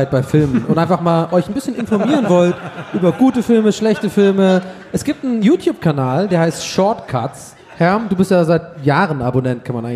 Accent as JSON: {"language": "German", "town": "Cologne", "region": "North Rhine-Westphalia", "country": "Germany", "said": "Ich bin Kölner."}